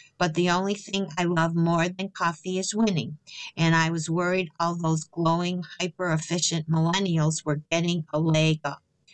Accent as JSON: {"language": "English", "country": "Australia", "said": "As an Australian, it's required by law."}